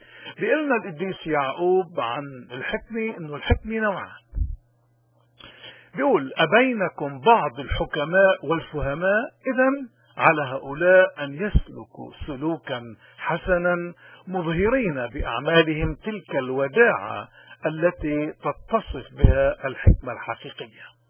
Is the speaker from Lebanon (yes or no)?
yes; Lebanon; ما أحواجنا نحن اليوم كلبنانيين بلبنان وببلاد الاغتراب